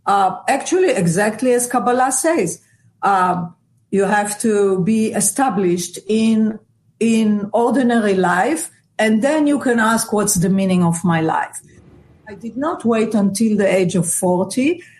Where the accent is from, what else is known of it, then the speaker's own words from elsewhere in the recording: Israel; But when I grew up in Israel, I didn't